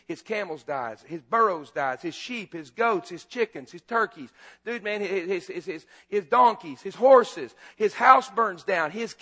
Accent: Lubbock, Texas, United States; I'm from Lubbock. Lubbock's a great town. I didn't pick it. My parents did.

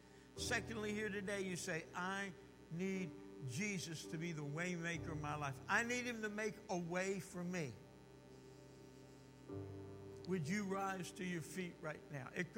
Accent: New Jersey, United States; Because of my background, I'm Jewish from New Jersey, as unchurched and unreached as anybody in a dark jungle on the other side of the planet.

